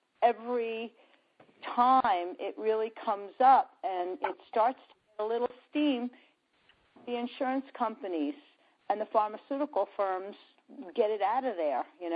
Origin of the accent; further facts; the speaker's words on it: New York, United States; I'm from New York